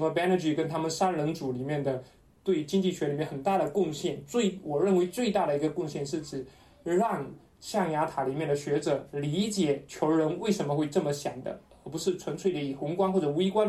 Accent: China; 我是在国内一个县城里面长大的然后我的爷爷奶奶是从农村里面出来的

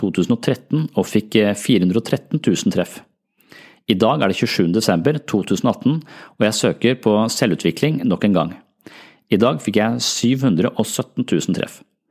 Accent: Nøtterøy, Vestfold, Norway; Jeg vokste opp på Nøtterøy og kunne nesten se over til Veiland

